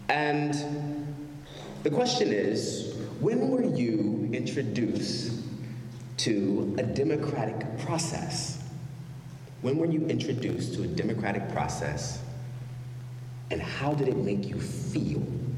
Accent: East Coast, United States; I'm from the East Coast, so anything mid-Atlantic, New York to Baltimore, I'm kind of very familiar with.

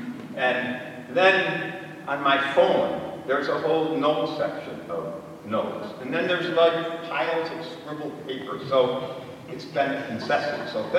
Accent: Baraboo, Wisconsin, United States; I'm reminded of Karen and Pam were just in Baraboo, my hometown, and the next town to it was Sauk City

